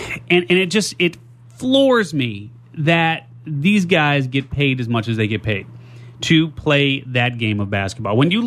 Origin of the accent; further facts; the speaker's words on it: Chicago, Illinois, United States; also born or lived in Southwest Michigan; now in San Diego, United States; So I'm from Chicago. We moved out here to San Diego a couple years ago. We had a home in Southwest Michigan.